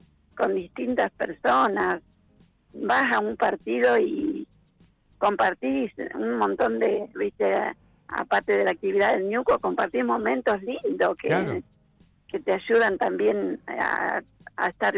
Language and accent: Spanish; Quehué, La Pampa, Argentina; now in Santa Rosa, Argentina; Pero sí, yo soy nativa de Quehue.